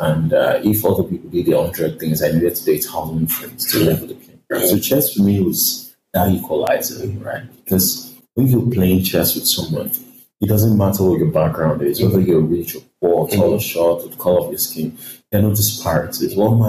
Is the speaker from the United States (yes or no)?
no; Lagos, Nigeria; I grew up in Lagos, Nigeria, in a place called Isalodo in Ikorodu. Isalodo means down water. So it was in a slum community, riverine area.